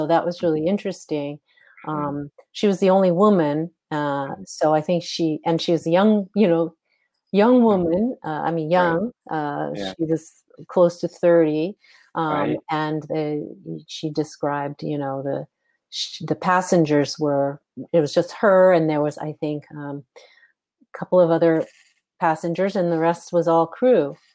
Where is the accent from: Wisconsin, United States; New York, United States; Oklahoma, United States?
Oklahoma, United States; Norman; born there; And then I was born in Norman in 1956.